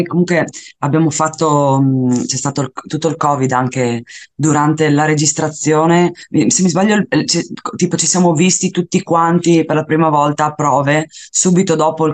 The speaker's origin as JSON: {"language": "Italian", "region": "Friuli-Venezia Giulia", "country": "Italy", "said": "siamo italiani, siamo friulani, viviamo in una terra meravigliosa che è il Friuli, che è una terra di confine"}